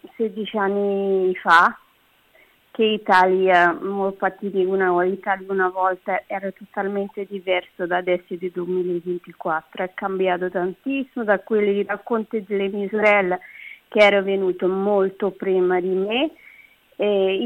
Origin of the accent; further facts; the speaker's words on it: Cape Verde; now in Rome, Italy; io vengo da Cabo Verde, un paese da 10 isole, e con delle caratteristiche un po' diverse da tutti.